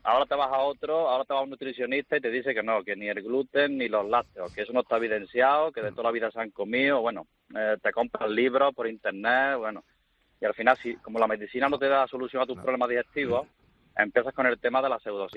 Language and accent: Spanish; Córdoba, Andalusia, Spain; de Córdoba. Soy fisioterapeuta